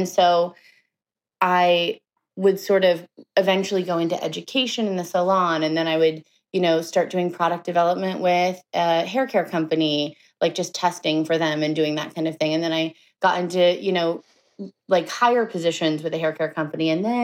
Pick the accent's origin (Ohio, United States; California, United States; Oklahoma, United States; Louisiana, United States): California, United States; Bakersfield; I grew up in Bakersfield, California. I don't know if you know where that is.